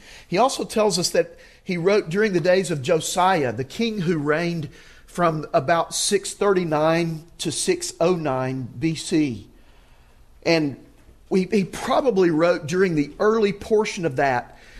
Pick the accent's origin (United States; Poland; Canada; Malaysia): United States; Auburn, Alabama